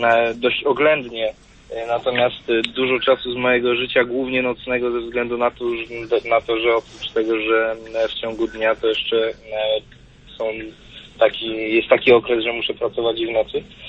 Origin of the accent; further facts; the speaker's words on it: Częstochowa, Silesian Voivodeship, Poland; now in Warsaw, Poland; aktualnie z Warszawy, natomiast z pochodzenia jestem z Częstochowy.